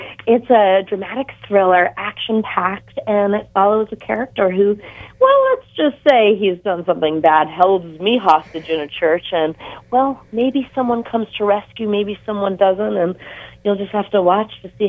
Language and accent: English; Bethlehem, Pennsylvania, United States; born there; I was born in Bethlehem, Pennsylvania, not in a manger.